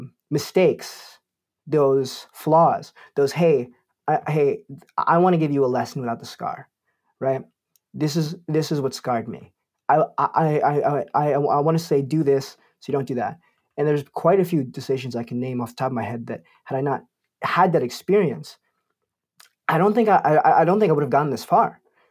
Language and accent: English; Teaneck, New Jersey, United States; I'm part Haitian, I'm part Filipino. Right. I grew up in a town called Teaneck, New Jersey, which is one of the most Orthodox Jewish towns in the entire country.